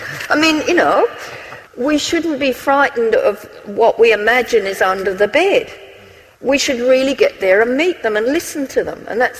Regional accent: Australia; As an Australian

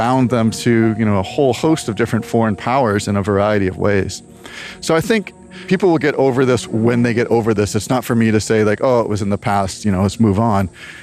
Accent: United States; this is perhaps more true where I grew up in the United States, which tends to have a shorter view of history.

